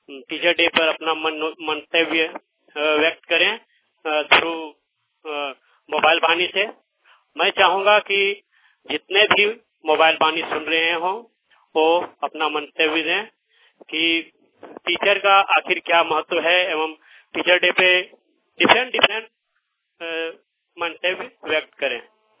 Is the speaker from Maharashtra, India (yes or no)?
no; Chitrana, Jharkhand, India; गिरिडीह झारखंड से बोल रहा हूँ। मेरा गांव चितरना एवं मेरा ब्लॉक गिरनी पड़ता है।